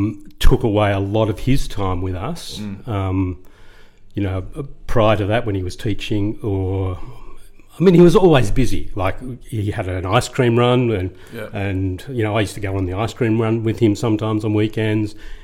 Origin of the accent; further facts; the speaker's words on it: Kingswood, New South Wales, Australia; also born or lived in Parramatta; Sadly, I was born in Parramatta. But very quickly, my parents sort of got a bit sensible and moved to Kingswood or Cambridge Park. It's sort of right on the border there when I was about 2 years old.